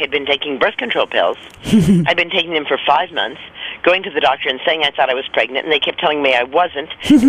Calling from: New York, United States; I'm calling in from the Hudson River Valley in the Catskill Mountains of New York State.

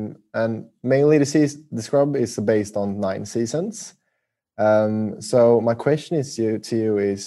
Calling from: Sweden; I'm actually calling from Sweden.

